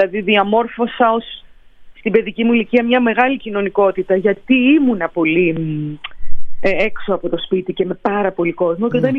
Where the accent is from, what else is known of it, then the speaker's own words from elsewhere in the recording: Athens, Attica, Greece; Είμαι Αθηναία, οι γονείς μου γεννήθηκαν και αυτοί στην Αθήνα.